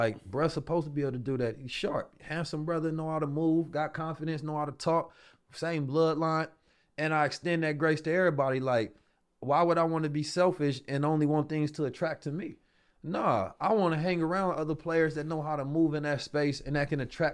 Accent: Oakland, California, United States; I'm from Oakland

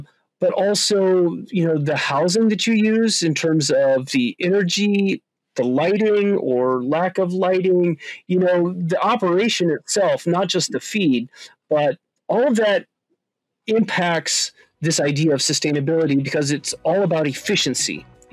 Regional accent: Iowa, United States; And so originally I'm from Northwest Iowa, and I grew up on a traditional corn and soybean farm, something you'd see in lots of places in the Midwest of the U.S.

